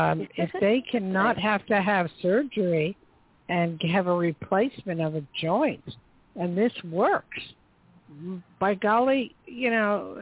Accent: New Jersey, United States; born there; I was born in Jersey. And we used to look out the window over the harbor and just wonder what the people in New York were doing.

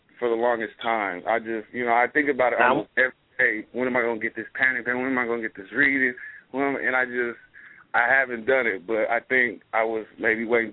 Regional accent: Phoenix, Arizona, United States; born there; But I was born in Phoenix, AZ, so I'm already

